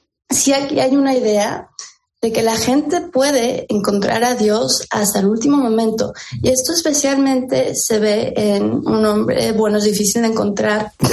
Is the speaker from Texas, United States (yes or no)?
yes; Texas, United States; a mí me criaron en Texas, que es